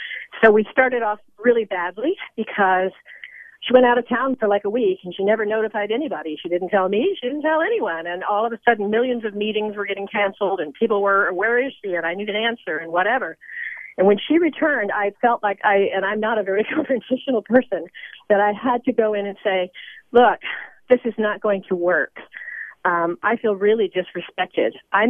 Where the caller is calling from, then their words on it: Richmond, Virginia, United States; I'm calling from Richmond